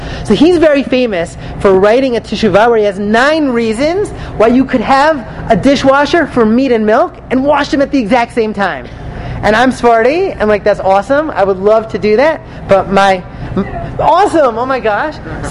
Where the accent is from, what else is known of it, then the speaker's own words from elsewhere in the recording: California, United States; But, I'm from California.